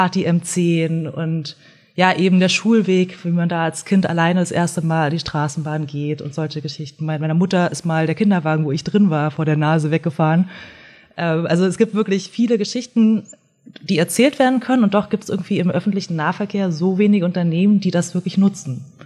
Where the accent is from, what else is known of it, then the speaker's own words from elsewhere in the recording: Berlin, Germany; ich bin ja Berliner, auch wenn man es nicht hört.